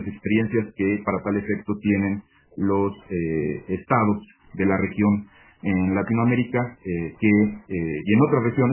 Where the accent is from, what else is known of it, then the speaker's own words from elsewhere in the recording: Querétaro, Mexico; ser consejero electoral en un instituto electoral en Querétaro, en mi tierra.